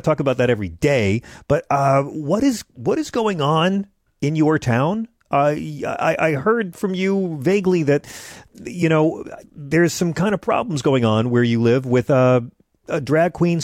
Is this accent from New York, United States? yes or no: yes; Manhattan, New York, United States; I come from Manhattan where we have tons of drag queens, but very few children.